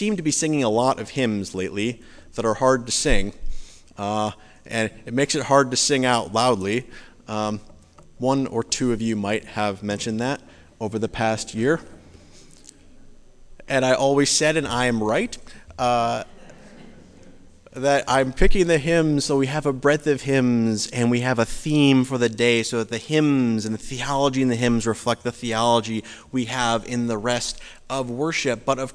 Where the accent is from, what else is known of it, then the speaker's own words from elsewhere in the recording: Iowa City, Iowa, United States; Despite the fact that I grew up in the Congregational Church, UCC, in Iowa City